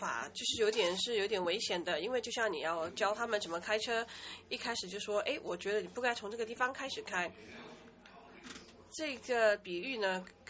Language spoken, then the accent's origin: Chinese; Canada; 因为我是来自加拿大的。